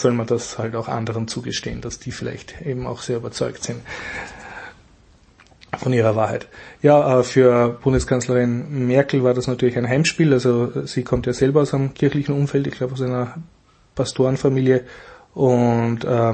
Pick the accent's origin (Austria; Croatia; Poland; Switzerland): Austria; Mir hat natürlich sehr gut gefallen als Österreicher der Stand von Wir sind Kirche.